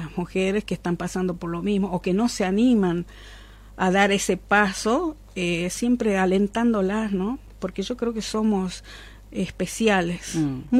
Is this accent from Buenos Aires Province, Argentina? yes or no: no; General Enrique Mosconi, Salta, Argentina; also born or lived in Tartagal; Yo nací y crecí en Vespucio, en Recaredo. Parte de mi infancia la pasé acá en Tartagal, cuando ya nos vinimos a vivir acá a Tartagal